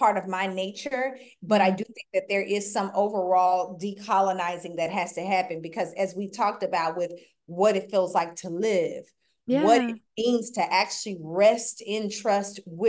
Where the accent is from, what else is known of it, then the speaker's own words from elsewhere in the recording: Oklahoma, United States; I'm from Oklahoma. My family built Black Wall Street.